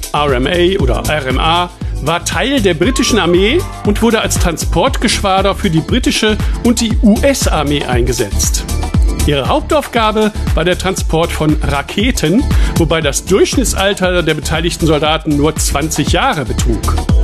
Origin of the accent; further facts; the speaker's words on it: Mülheim an der Ruhr, North Rhine-Westphalia, Germany; ich bin aus Mülheim an der Ruhr.